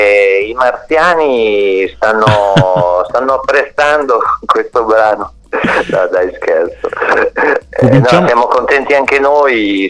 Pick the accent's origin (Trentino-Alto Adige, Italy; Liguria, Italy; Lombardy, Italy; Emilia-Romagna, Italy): Emilia-Romagna, Italy; Ferrara; io sono di Ferrara